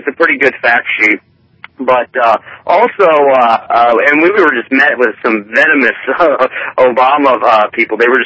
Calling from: Athens, Ohio, United States; I'm calling from Athens, Ohio

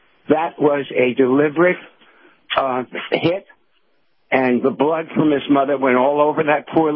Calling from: Palm Springs, California, United States; I'm calling from Palm Springs, California.

